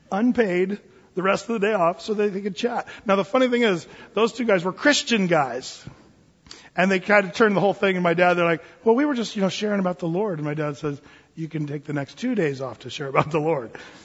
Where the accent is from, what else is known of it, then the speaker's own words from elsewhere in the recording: United States; And as an American, you're like, okay, you can let go now.